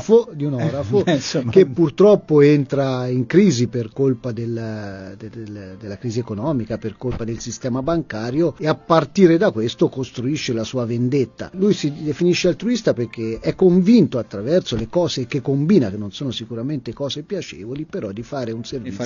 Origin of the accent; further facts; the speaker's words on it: Castiglion Fiorentino, Tuscany, Italy; questo è più un atto d'amore nei confronti del mio paese